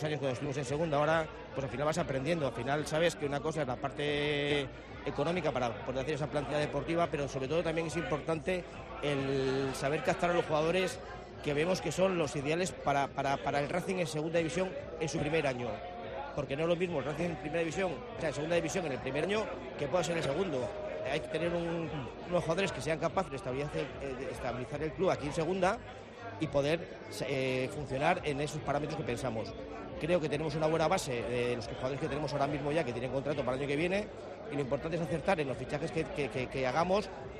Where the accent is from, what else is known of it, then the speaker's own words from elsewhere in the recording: Santander, Cantabria, Spain; now in Torrelavega, Spain; a nosotros nos conocéis del … de Torrelavega, pero bueno, yo soy nacido en Santander, he vivido 8 años en Santander